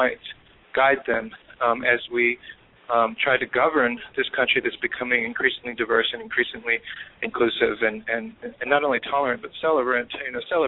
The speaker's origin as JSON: {"language": "English", "region": "Virginia", "country": "United States", "tie": "born or raised there", "said": "You know, growing up in Virginia and being of mixed ancestry."}